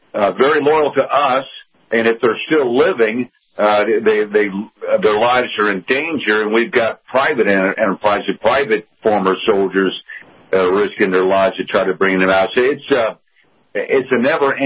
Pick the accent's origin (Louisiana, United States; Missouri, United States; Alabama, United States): Missouri, United States; Kansas City; my hometown team is, unlike my Kansas City Chiefs, the Royals are not very good, but I have been following my, hometown team here